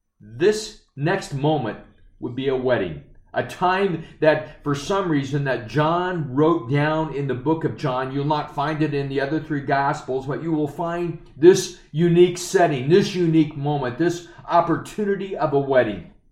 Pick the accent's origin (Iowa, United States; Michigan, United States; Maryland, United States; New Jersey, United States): Iowa, United States; Oskaloosa; like walking from in my hometown in Oskaloosa, Iowa, to the south side of Ottumwa, Iowa.